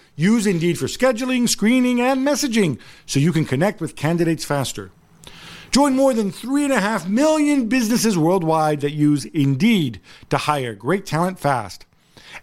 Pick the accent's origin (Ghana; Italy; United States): Italy; Milan, Lombardy; the gold Madonna that sits above the Duomo in Milan, my hometown, looks down over everybody.